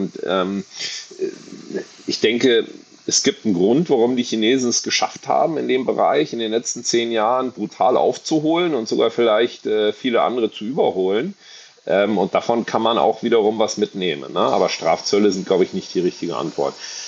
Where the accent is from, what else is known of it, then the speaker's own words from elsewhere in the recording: Germany; Ich komme auch aus Deutschland, habe auch kein Interesse daran, dass es der deutschen Automobilindustrie schlecht geht.